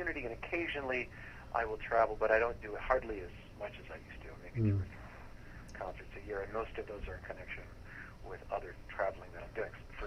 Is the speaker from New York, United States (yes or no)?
no; Chicago, Illinois, United States; I grew up in Chicago, and I was influenced by Chicago blues and by folk music.